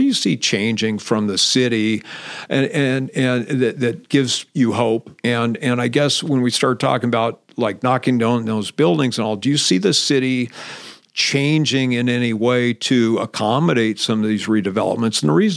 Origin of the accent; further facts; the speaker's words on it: Santa Cruz, California, United States; growing up in Santa Cruz and you know, living in SoCal for a while, then moving back up here in 90.